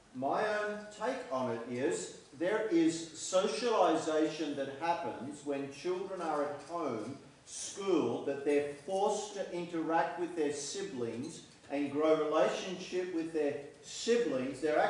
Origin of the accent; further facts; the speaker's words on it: Australia; I don't think we're very good at doing that as Australian Christians.